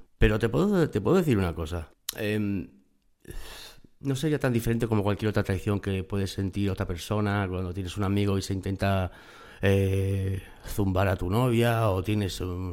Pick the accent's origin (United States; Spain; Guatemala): United States; por lo menos yo me crié en Estados Unidos